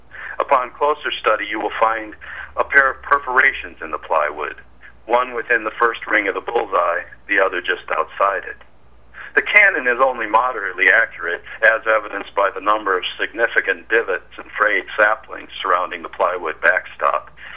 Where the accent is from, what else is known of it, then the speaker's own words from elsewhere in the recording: New Auburn, United States; And so when I lived in my hometown of New Auburn, I made over 100 calls a year